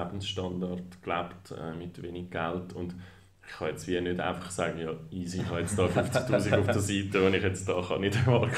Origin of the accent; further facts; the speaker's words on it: Zurich, Switzerland; Ich bin ursprünglich in Zürich aufgewachsen, habe Jus studiert, also bin da in die Schule gegangen und alles.